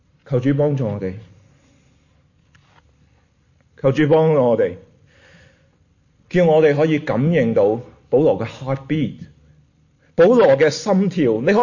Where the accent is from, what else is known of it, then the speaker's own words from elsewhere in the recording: China; 我们中国人有句说话，说家和万事兴